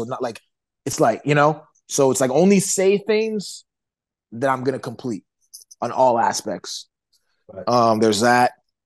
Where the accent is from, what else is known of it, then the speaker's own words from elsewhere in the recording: Mississippi, United States; also born or lived in St. John's, Canada / Kansas; My dad, when I was growing up, he worked in Mississippi. So I was in Mississippi. I was born in St. John's, Newfoundland, which is like a rock. So I'm used to like small town places.